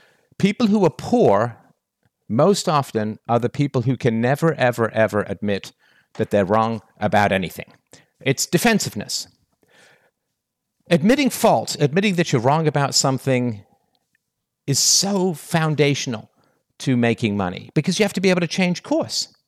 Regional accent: England, United Kingdom; also born or lived in Canada; And I remember growing up in England, we were in a fairly, it wasn't a terrible neighborhood, but it was very, very poor.

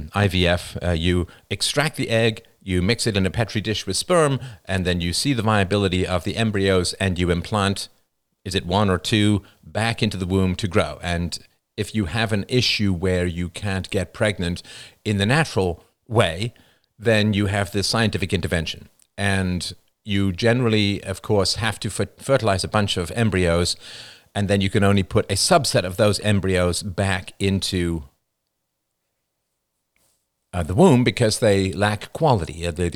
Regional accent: Ireland; born there; I was born in Ireland, of course.

